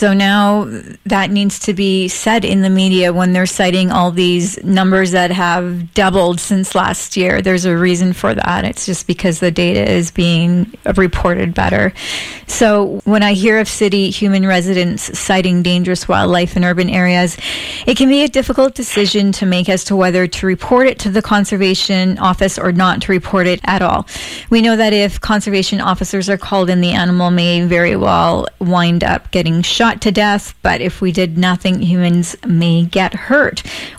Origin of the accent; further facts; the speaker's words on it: Port Hardy, British Columbia, Canada; I remember as a child growing up in Port Hardy